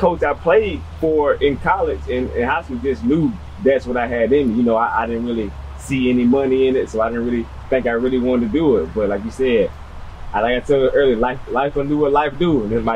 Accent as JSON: {"language": "English", "town": "Pensacola", "region": "Florida", "country": "United States", "tie": "born or raised there", "said": "I grew up in Pensacola, Florida. First of all, like you said … head coach at Pine Forest. But I grew up in Pensacola, Florida."}